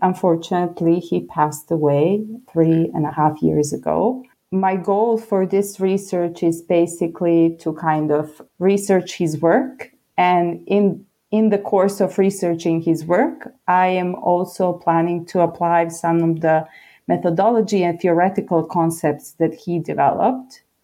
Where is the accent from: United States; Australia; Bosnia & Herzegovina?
Bosnia & Herzegovina; Tuzla; born there; English is a second language; moved away; So I come originally from Yugoslavia, but as we know, Yugoslavia doesn't exist anymore. So I was born in Tuzla, which is in Bosnia and Herzegovina. I experienced refugee status in the 92 when the war started.